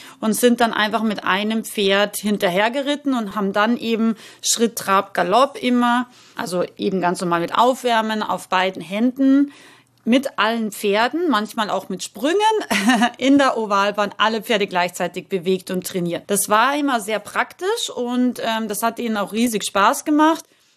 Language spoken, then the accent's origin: German; Salzburg, Austria; oder ich bin Österreicherin, das wissen ja die meisten von euch, und bin in den wunderschönen Salzburger Bergen aufgewachsen.